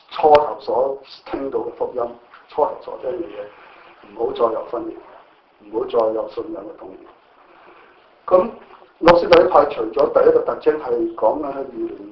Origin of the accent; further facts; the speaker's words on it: China; 就好似用翻我哋俗語，我哋中國人所有俗語，鬼上身或者神打神間神落嚟嗰度咁嘅意思。